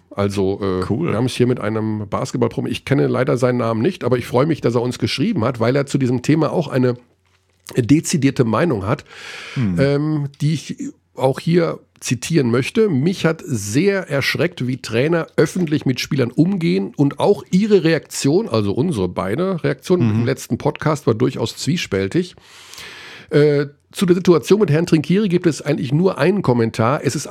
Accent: Hagen, North Rhine-Westphalia, Germany; es ist direkt neben meiner Heimatstadt

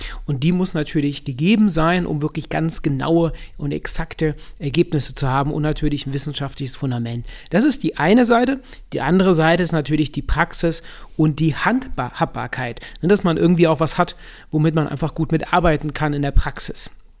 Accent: Cologne, North Rhine-Westphalia, Germany; wie bei uns in Köln sagen immer

